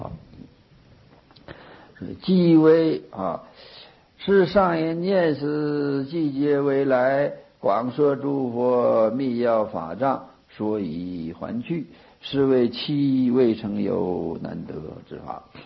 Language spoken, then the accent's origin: Chinese; China; 他我们中国人称他为圣人